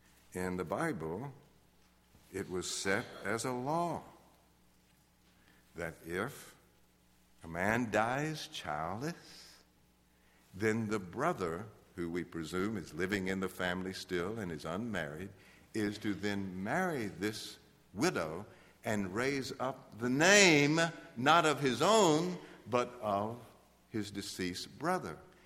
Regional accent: Mississippi, United States; I'm from Mississippi. You're from South Carolina.

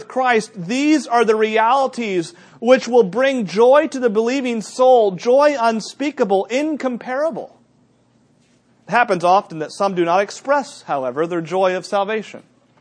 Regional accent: New Hampshire, United States; Growing up in New Hampshire, we had an outreach pastor.

